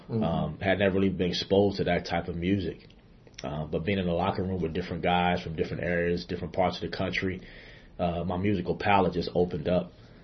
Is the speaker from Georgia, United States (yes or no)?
no; Philadelphia, Pennsylvania, United States; growing up in Philadelphia, I tell the student athletes that, you know, I was only around one type of music.